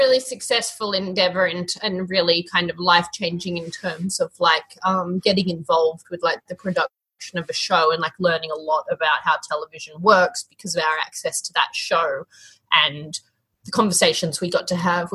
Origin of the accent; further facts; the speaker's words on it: Australia; I swear a lot because I'm Australian. I'm really sorry.